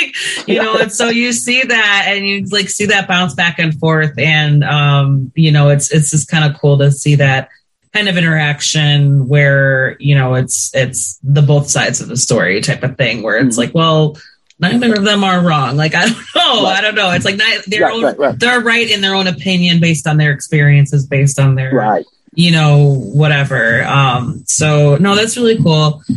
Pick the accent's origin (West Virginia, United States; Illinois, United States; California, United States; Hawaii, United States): Illinois, United States; And I'm from, I mean, I'm not from Chicago, the city, but I've lived in the suburbs like all my life.